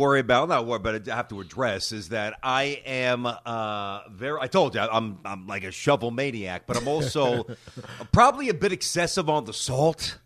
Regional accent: Brooklyn, New York, United States; meant literally nothing to me growing up in Brooklyn.

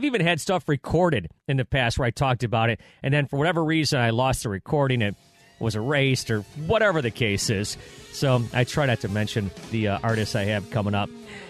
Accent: New York, United States; now in Detroit, United States; Growing up in Western New York and now spending half of my life here in Detroit, it's a border city to Canada

